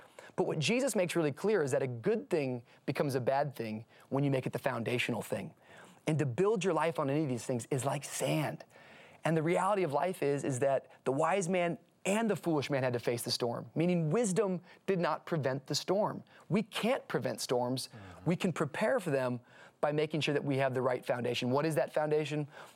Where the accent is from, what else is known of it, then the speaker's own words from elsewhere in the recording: Tacoma, Washington, United States; moved away; also born or lived in Miami, Florida; And in 1998, we moved from Tacoma, Washington to Miami, Florida, where my dad took over a little inner city Assemblies of God church.